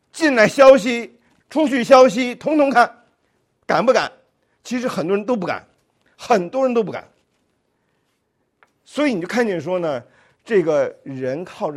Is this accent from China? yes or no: yes; China; moved away as an adult; now in United States; 因为我们那个时候从大陆来的，我们八十年代到美国去的时候